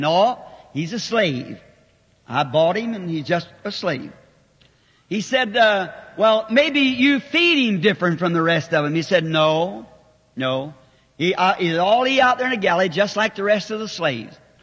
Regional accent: Southern United States, United States; I'm a Southerner, but it wasn't right.

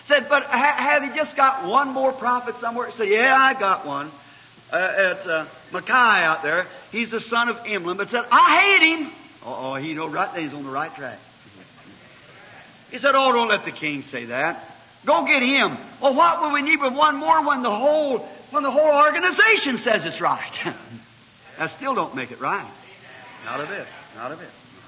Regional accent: Ireland; My people formerly were Catholic, you know, so being an Irishman.

